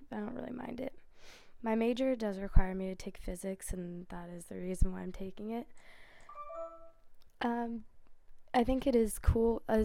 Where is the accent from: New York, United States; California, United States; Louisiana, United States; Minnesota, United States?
California, United States; Los Gatos; I'm from Los Gatos, California. It is 20 minutes north of Santa Cruz, a little bit more inland and over the mountains